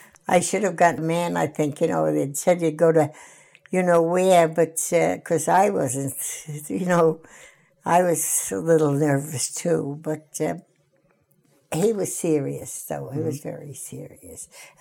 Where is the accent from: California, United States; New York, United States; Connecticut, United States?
New York, United States; Brooklyn; also born or lived in Staten Island; I grew up in Bay Ridge, Brooklyn.